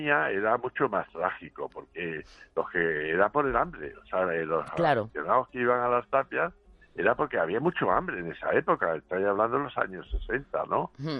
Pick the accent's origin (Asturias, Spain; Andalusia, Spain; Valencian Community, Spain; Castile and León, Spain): Andalusia, Spain; also born or lived in Madrid; como los andaluces tenemos muchos nombres … porque nací en Madrid